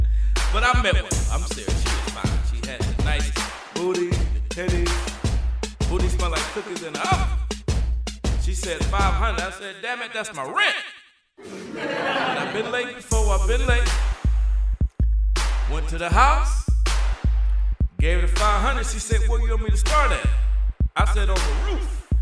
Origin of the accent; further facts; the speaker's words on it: Cleveland, Ohio, United States; I'm from Cleveland. I make it hell.